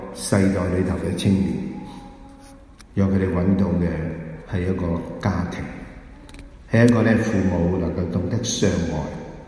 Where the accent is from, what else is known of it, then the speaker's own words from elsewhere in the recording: Hong Kong; 我想我们香港呢，很需要这样的。再不是呢，我是香港人